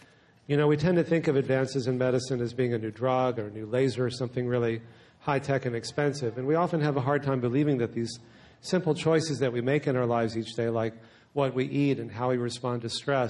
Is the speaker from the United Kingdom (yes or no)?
no; Texas, United States; It is true I'm from Texas, and where I don't know if I can say this on the radio, where shit is a 3-syllable word